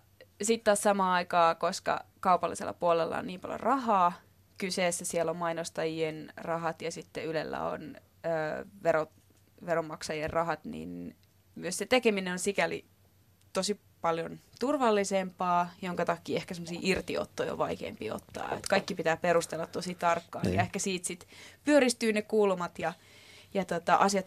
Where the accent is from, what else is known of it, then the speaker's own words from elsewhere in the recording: Järvenpää, Uusimaa, Finland; Sitten mä olin ihan liekeis, koska mä oon Järvenpäästä.